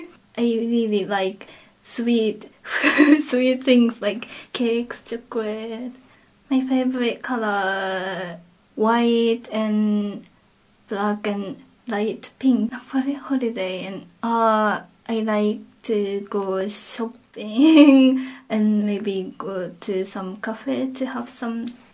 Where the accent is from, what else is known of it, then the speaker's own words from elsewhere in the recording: Japan; English is a second language; I'm from Japan, and my hometown is near Mount Fuji. Actually, it's on the foot of Mount Fuji, and we have a very beautiful view of Mount Fuji and like it. But not so many people live in there. It's not city, or it's just countryside and really rural area.